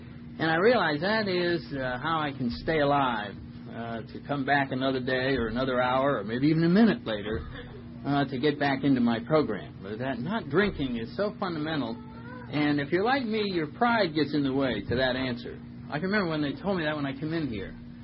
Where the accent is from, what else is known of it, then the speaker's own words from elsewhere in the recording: Connecticut, United States; I come from Connecticut, little town right outside of New Haven is my little hometown. Brought up in the New England tradition of never admitting that you have a problem